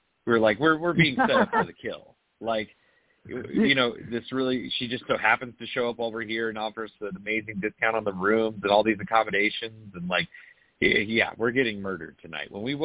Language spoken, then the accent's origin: English; Florida, United States; I'm from Florida, so I got, you know.